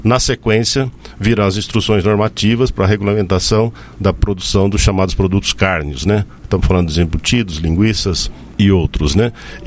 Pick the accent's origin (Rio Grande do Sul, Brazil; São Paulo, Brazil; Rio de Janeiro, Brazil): São Paulo, Brazil; Campinas; Eu sou de São Paulo, né? De Campinas.